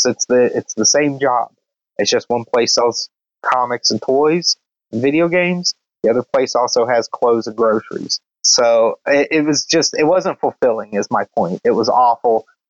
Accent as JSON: {"language": "English", "town": "Cincinnati", "region": "Ohio", "country": "United States", "tie": "born or raised there", "said": "the oldies station here when I was growing up in Cincinnati as a little kid played like doo-wop"}